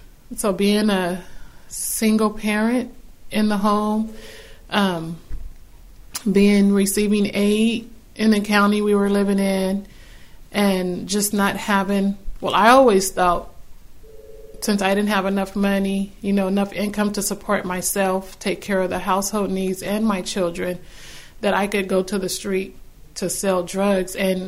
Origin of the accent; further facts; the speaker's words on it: San Jose, California, United States; now in Fresno, United States; I'm from San Jose.